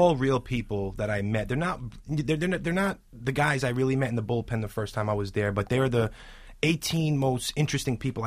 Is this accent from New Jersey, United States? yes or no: yes; New Jersey, United States; I went out one night. I'm from New Jersey. I went out one night in New York City to a club, and I didn't get back home for 12 years.